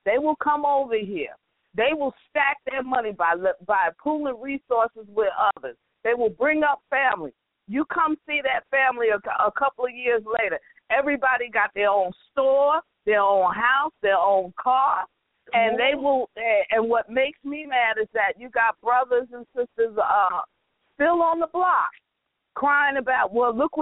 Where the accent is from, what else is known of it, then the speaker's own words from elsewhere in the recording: New York, United States; I say this as a New Yorker, and let me tell you, anybody from the North who comes down south, the first thing we ask is, where can we get some decent Chinese food from?